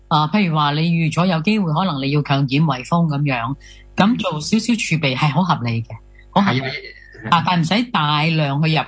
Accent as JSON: {"language": "Cantonese", "country": "Hong Kong", "tie": "born or raised there", "said": "因为我系香港人，我系土生土长喺呢个地方"}